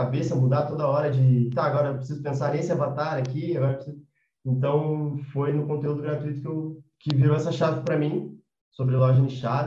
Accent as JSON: {"language": "Portuguese", "town": "Porto Alegre", "region": "Rio Grande do Sul", "country": "Brazil", "tie": "born or raised there", "said": "E aí eu estava em Porto Alegre, ali, na minha cidade natal, estava morando sozinho já, tudo mais."}